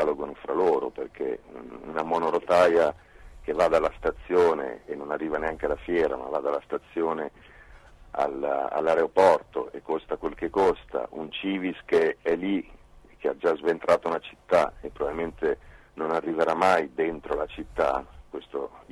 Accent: Emilia-Romagna, Italy; sono emiliano anch'io, credo che si senta dall'accento

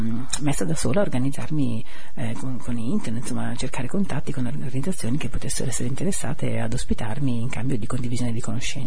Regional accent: Liguria, Italy; chiaramente essendo ligure, c'è un certo talento per il fatto di consumare meno

